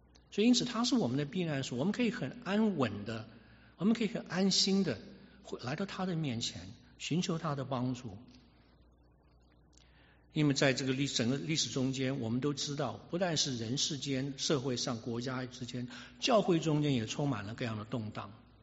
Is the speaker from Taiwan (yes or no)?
yes; Taiwan; 我们从台湾来的也很关心台湾的大选啊